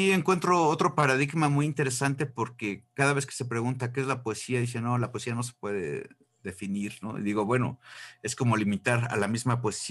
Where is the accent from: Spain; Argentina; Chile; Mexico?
Mexico; Hidalgo; todos los rincones de Hidalgo, que es la tierra de donde yo soy.